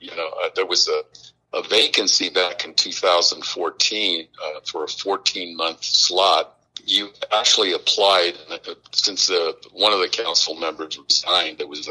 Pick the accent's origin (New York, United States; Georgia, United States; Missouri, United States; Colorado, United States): Colorado, United States; Pueblo; also born or lived in Brighton; You know, I grew up in Pueblo, I actually was born in Brighton, Colorado, but then my folks, I think I was just about a year old.